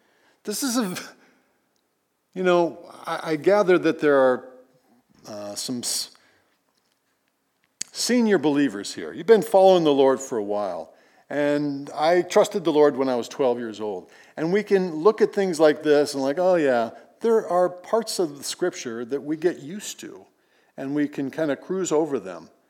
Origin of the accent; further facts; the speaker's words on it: Iowa, United States; Kasha is from Poland. I'm from Iowa.